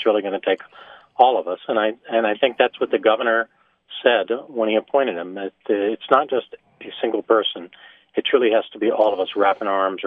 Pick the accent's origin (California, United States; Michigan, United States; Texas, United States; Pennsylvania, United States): Michigan, United States; Northville; I'm in my hometown in Northville this morning